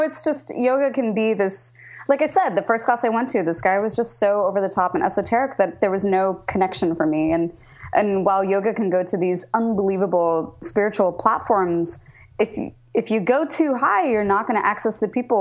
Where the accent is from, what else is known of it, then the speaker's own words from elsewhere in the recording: Lawrence, Kansas, United States; I was born in Kansas City, but grew up in Lawrence.